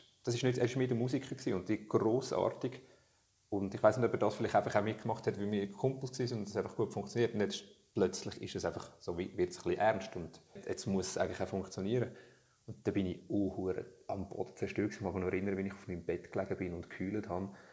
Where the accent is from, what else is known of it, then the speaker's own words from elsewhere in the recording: Switzerland; born there; Oder nur schon, dass ich irgendwie hier geboren bin in der Schweiz